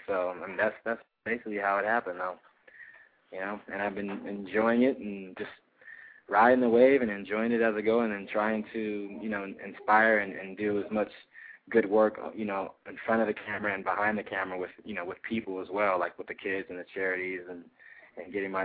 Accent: California, United States; I never, like I said, I'm from California, and I never wanted to act

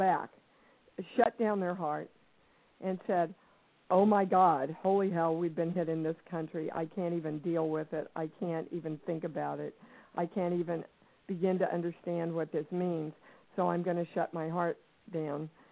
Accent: Kansas, United States; I came from Kansas from a very poor background.

